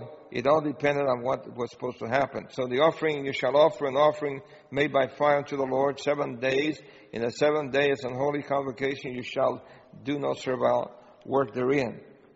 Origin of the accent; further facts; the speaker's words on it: Brooklyn, New York, United States; A kid growing up in Brooklyn doesn't know anything about growing food.